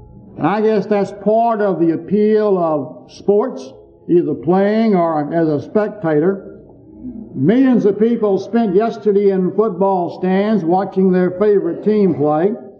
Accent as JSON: {"language": "English", "region": "Texas", "country": "United States", "said": "And I say, well, I'm a Texan, so I hope Texas beats Oklahoma, but they lost."}